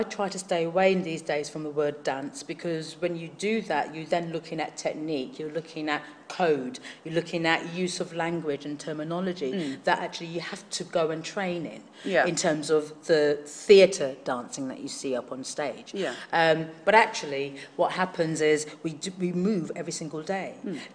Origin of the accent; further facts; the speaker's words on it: Hackney, London, United Kingdom; Me, myself, I come from Hackney in East London